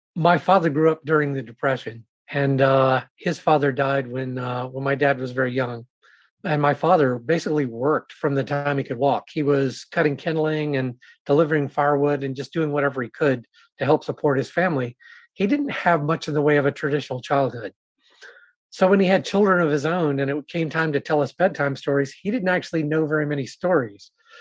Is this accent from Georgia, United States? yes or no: yes; Savannah, Georgia, United States; I grew up in Savannah, Georgia, and I used to like to go down to the waterfront with my dad